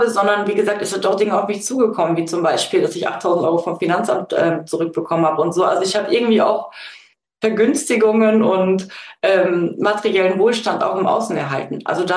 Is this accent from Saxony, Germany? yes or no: yes; Saxony, Germany; born there; now in Münster, Germany; Ja, ist genau NRW, Münster, also zwischen Münster, Steinfurt und Rheine wohne ich. Aber ich bin tatsächlich geboren in Sachsen.